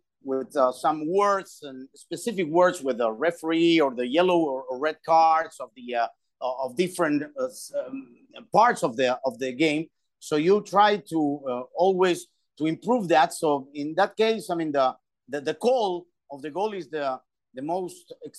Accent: Peru; English is a second language; I'm starting 13, 14 years old in my home country, Peru.

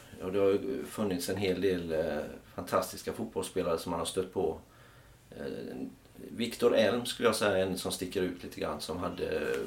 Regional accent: Gothenburg, Västra Götaland County, Sweden; Eftersom jag kommer från Göteborg så är halländsk fotboll för mig fantastiska planer och underbara förutsättningar att spela.

